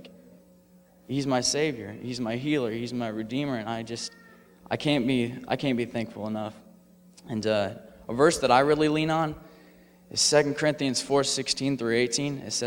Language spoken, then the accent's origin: English; Plymouth, Indiana, United States; I'm from Plymouth, Indiana. You guys probably don't know where that is, but it's like way up north. And I grew up in a pretty nice family.